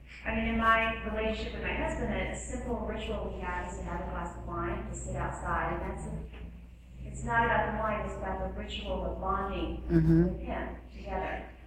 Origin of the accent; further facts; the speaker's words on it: the South, United States; and I'm from the South, and that's called a teetotaler, you know?